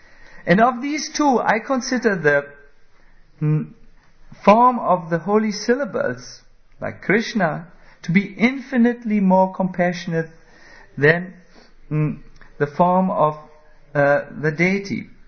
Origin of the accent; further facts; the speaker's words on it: Germany; English is a second language; But because I come from Germany, I will go on intensely.